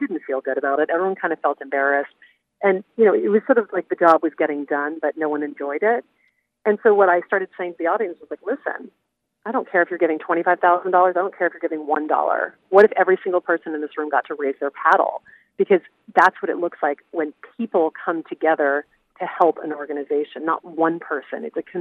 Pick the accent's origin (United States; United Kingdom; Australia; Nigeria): United States; Louisiana; I grew up in Louisiana, in a place where we were definitely told, you know, your job is not to be loud.